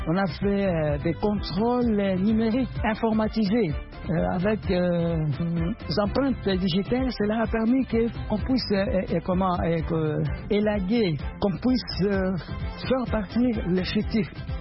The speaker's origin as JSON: {"language": "French", "country": "DR Congo", "said": "chez nous en RD Congo, dernièrement il y a eu des législatives"}